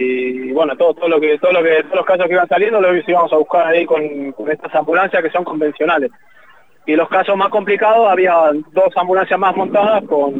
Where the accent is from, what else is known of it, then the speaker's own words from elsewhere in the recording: Zapala, Neuquén, Argentina; moved away as an adult; soy del año 77. Me fui, creo que en el 95. En el 96 me fui de Zapala. En el 95 terminé la escuela secundaria en el CP número 3.